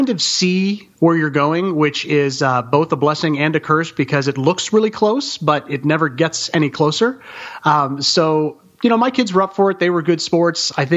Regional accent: Fort Lauderdale, Florida, United States; I grew up in Fort Lauderdale, and since we left Florida, this is the most sand I have.

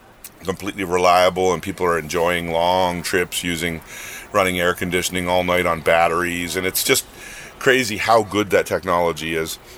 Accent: Canada; So am I concerned as a Canadian that I'm going to get hit with tariffs on product coming into the United States?

